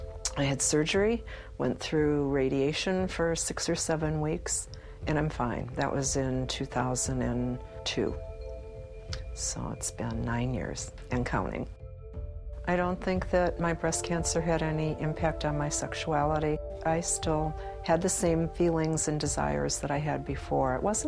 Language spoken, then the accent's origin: English; Cleveland, Ohio, United States; I'm from Cleveland, Ohio. Today I'm 66, but I don't feel like I'm 66.